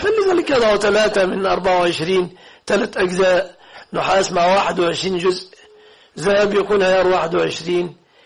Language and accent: Arabic; Egypt; عندنا في مصر الأزهر بيقيم الدية ب36 كيلو جرام فضة